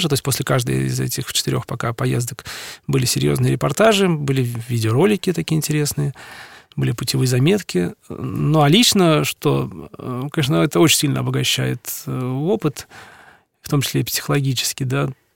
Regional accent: Russia; Мы говорим, ну, вот из России. Ой, вы русские, да, мы русские.

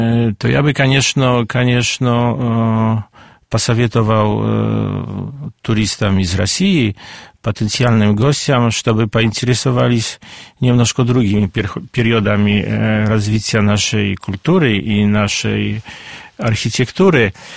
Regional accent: Warsaw, Masovian Voivodeship, Poland; also born or lived in Łódź; вспомнили мой родной город Лодзь. Хотя в очень молодом возрасте родители переселились в Варшаву.

